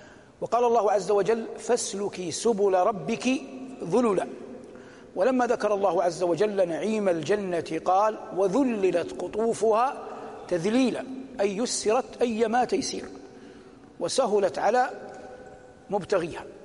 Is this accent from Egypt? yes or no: no; Saudi Arabia; لكن بلادنا المملكة العربية السعودية